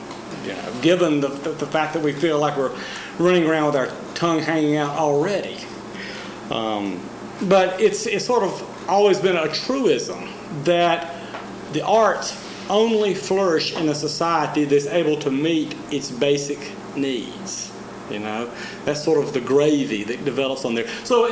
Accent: Virginia, United States; I'm from Central Virginia, and a little bit further west of us is the Appalachian culture

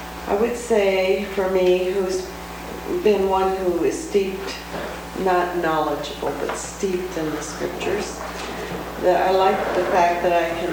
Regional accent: Sioux Falls, South Dakota, United States; No L on the end, please. I'm from Sioux Falls, South Dakota.

